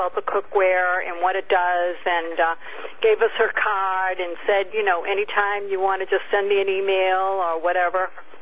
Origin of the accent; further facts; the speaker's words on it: Massachusetts, United States; You know, I'm from Massachusetts